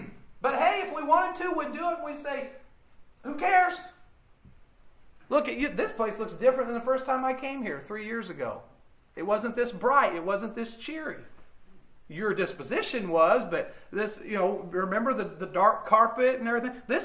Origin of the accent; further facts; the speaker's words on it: Indiana, United States; I'm coming from a town of 2,000. There's that many just on this corner of town. Okay, I'm coming from Owen County, God's country, up here to great big old Terre Haute.